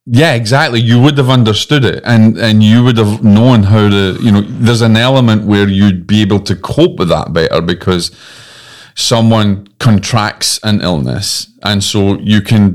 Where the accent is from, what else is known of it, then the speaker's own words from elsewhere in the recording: Scotland, United Kingdom; accent: Scottish; I just blame my Scottish accent on that one.